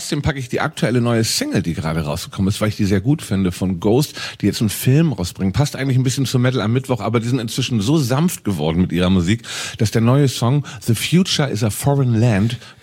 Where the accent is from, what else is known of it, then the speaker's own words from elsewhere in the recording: Hamburg, Germany; gehen durchs Niendorfer Gehege, da wo ich aufgewachsen bin, zwischen Stelling und Niendorf liegt halt das Niendorfer Gehege